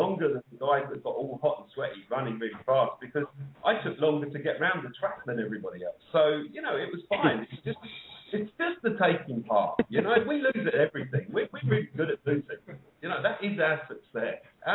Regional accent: England, United Kingdom; I'm an Englishman, and the brilliant thing is that we don't actually celebrate winning in the UK.

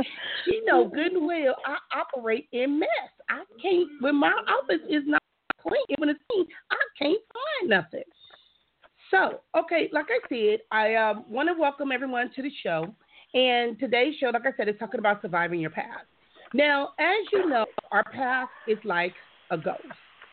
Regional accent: Compton, California, United States; I grew up with some Cooks when I grew up in Compton.

